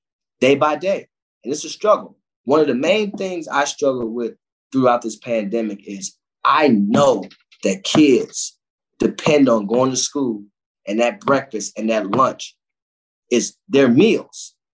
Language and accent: English; Cleveland, Ohio, United States; But when you come from those places, inner city Cleveland, like I come from the Glenville community, you wake up with a pain.